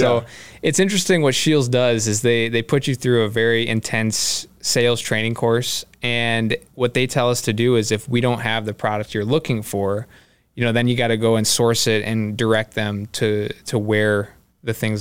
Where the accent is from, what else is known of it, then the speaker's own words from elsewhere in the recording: Rochester, Minnesota, United States; born and raised in Rochester, Minnesota. I went to high school at Century